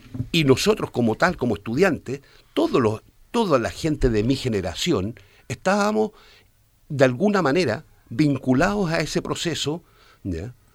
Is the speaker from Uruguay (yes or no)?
no; Concepción, Biobío, Chile; Concepción, la ciudad de donde yo vengo, es como la segunda ciudad más importante en Chile